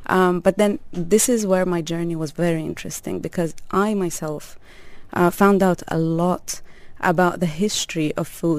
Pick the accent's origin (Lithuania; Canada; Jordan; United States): Jordan; Amman, Amman Governorate; In Amman.